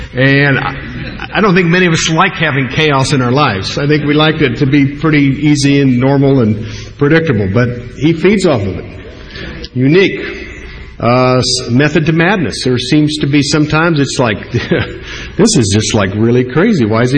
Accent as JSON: {"language": "English", "region": "Arizona", "country": "United States", "tie": "born or raised there", "said": "I grew up in Arizona. Arizona is now a blue state."}